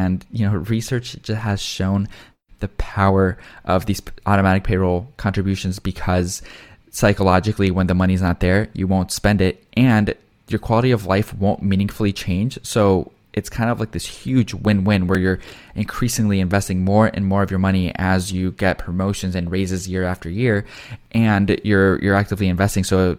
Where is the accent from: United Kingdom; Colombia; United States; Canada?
Colombia; And you're talking about your parents coming from the Philippines, I'm coming directly from Colombia.